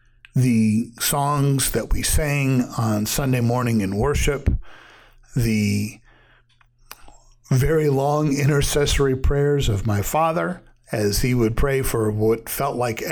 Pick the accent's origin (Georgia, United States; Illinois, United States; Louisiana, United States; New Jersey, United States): Illinois, United States; Chicago; The church that I grew up in was in Chicago.